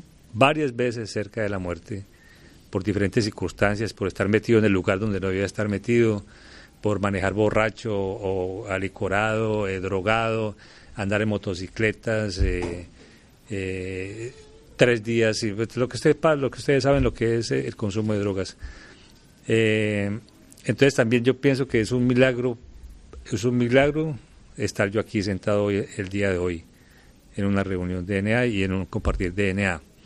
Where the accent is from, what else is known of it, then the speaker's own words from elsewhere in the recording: Colombia; yo soy colombiano y que vengo también, tengo mi propia forma de hablar, que a veces no se entiende cuando son personas, y aunque hablan español, que son de otro país, tengo una forma especial de hablar.